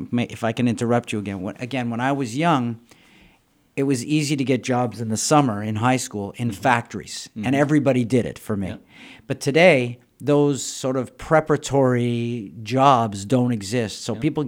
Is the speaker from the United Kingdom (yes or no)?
no; Quebec, Canada; I'm not from Massachusetts, so I didn't go to a four-year university. The way they worked it in Quebec is they do 2 years community college.